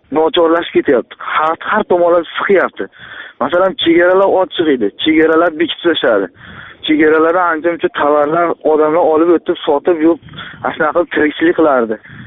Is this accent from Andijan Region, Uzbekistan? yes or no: yes; Andijan, Andijan Region, Uzbekistan; Andijondanman. … Andijondanman.